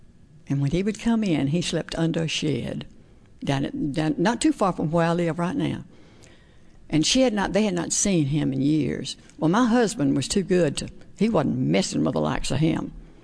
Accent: Alabama, United States; I am originally from Alabama.

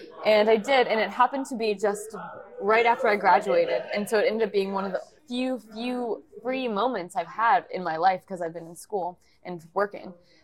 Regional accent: Dallas, Texas, United States; now in New York, United States; I'm from Dallas, Texas, but I've been living in Manhattan for the past 4 years.

